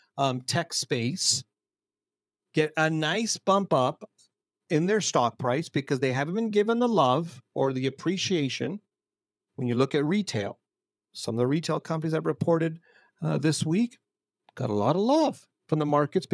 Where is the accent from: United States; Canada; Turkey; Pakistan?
Canada; As a Canadian, we take this for granted because of our structure